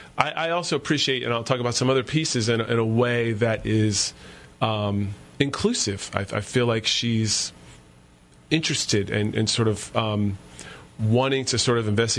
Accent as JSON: {"language": "English", "region": "Virginia", "country": "United States", "tie": "born or raised there", "said": "I think a lot of us growing up in Virginia rode the Rebel Yell a lot. I know I did."}